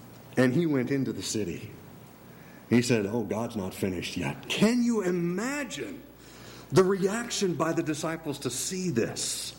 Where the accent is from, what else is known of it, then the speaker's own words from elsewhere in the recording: Minnesota, United States; I grew up in Minnesota, and every summer we'd have a Bible camp out there